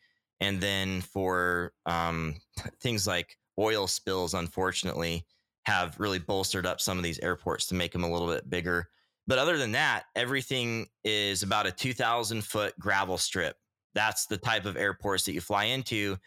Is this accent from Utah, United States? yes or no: yes; Utah, United States; now in Alaska, United States; I ended up doing a lot of my early flying in the Rocky Mountains. I grew up in Utah.